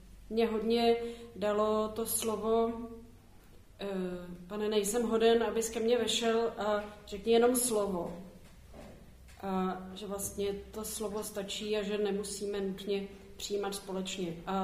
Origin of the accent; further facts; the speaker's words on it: Prague, Czechia; Já jsem vyrostla v Praze a po střední škole jsem začala studovat medicínu.